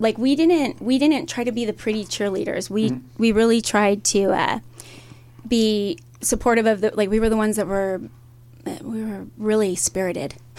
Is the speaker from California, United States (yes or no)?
yes; Redlands, California, United States; also born or lived in Orange; I was born in Orange, in a hospital in Orange. I don't know if it was the county hospital or what. And then I was raised all over, but I landed in Redlands, and that's where I really grew up.